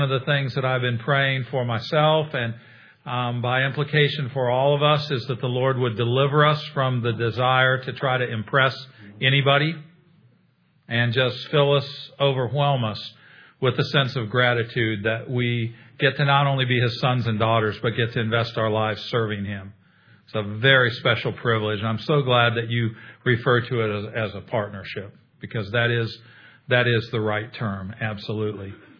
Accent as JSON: {"language": "English", "region": "Illinois", "country": "United States", "tie": "born or raised there", "lives_now": "Atlanta, United States", "said": "I've heard about this Southern hospitality thing growing up in Illinois. We've lived in Atlanta 26 years"}